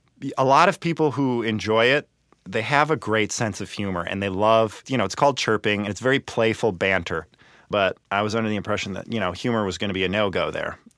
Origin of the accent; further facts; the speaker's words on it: United States; I was like, as an American, there's a lot to be discussed there.